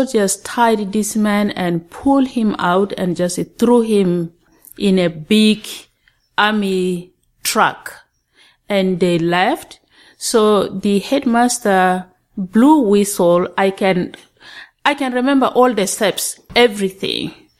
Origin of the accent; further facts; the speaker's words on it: South Sudan; moved away as an adult; And that was the time my husband and I relocated from South Sudan to Khartoum in 1988.